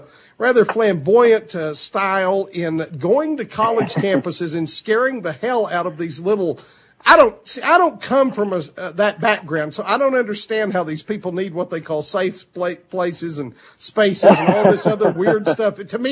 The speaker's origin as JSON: {"language": "English", "region": "England", "country": "United Kingdom", "lives_now": "United States", "said": "one of the things being a Brit, I wish you would tell people"}